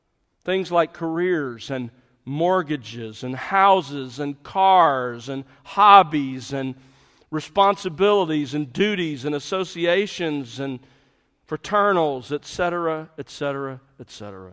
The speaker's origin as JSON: {"language": "English", "region": "the South", "country": "United States", "tie": "born or raised there", "said": "growing up in the South, I saw a graphic illustration of this reality almost every day of my life"}